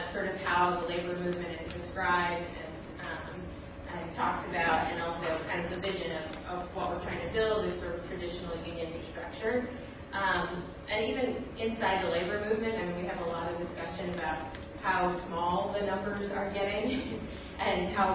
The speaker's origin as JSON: {"language": "English", "region": "Maine", "country": "United States", "said": "I'm originally from Maine and worked a little bit with Food and Medicine in Bangor when I was there doing some organizing around Employee Free Choice Act."}